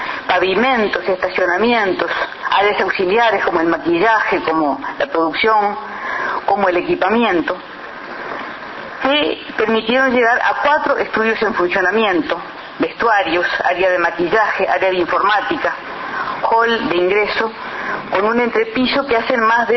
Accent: Uruguay; no somos los que somos, no somos los uruguayos.

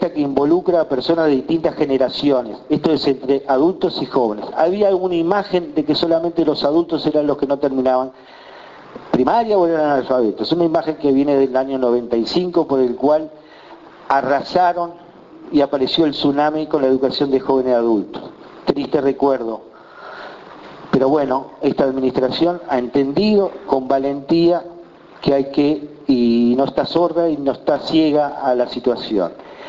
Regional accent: Uruguay; como uruguayos

